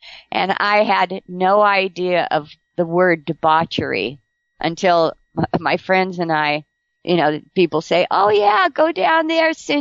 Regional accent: California, United States; I was born and raised in California.

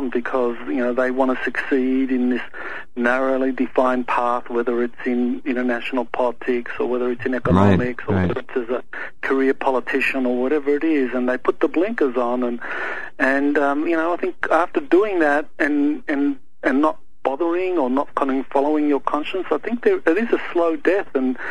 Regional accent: Australia; now in United States; You know, I came out here from Australia in 1996.

